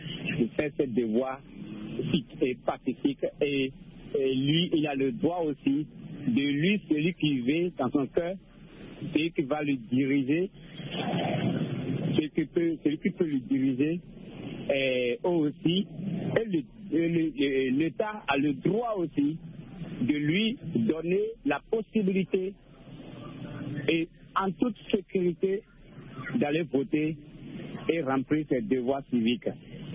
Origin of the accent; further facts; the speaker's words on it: Benin; Chez moi au Bénin, en 2019, nous avons vu des choses qui se sont passées, même en 2021, au bureau de vote